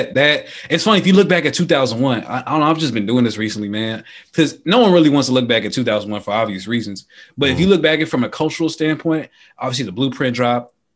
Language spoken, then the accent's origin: English; Dallas, Texas, United States; Cotton Bowl. I'm from Texas. I'm from Dallas.